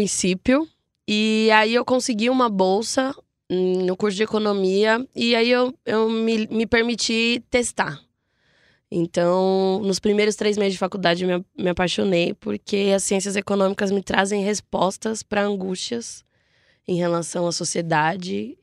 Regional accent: Taboão da Serra, São Paulo, Brazil; Eu nasci e cresci no Taboão da Serra, que é uma região muito próxima do Capão. E por parte da minha família tá ali no São Luís, eu cresci muito próximo da cultura do hip hop.

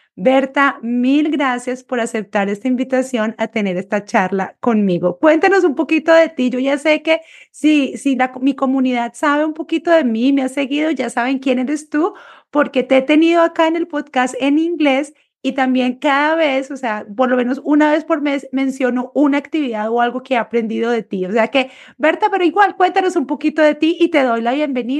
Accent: Colombia; now in United States; soy profesora de español en los Estados Unidos, soy originalmente de Colombia

